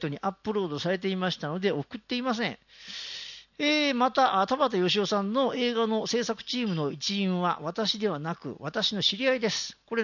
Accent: Mie, Japan; 私三重県の伊勢島の方の出身なんですけど、学校が松坂肉で有名なほら松坂だったんですよ、

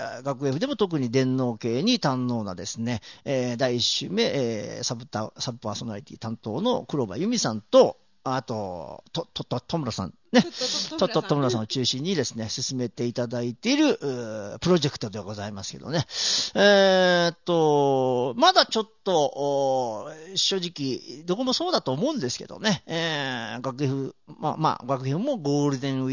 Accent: Mie, Japan; 私三重県だから。

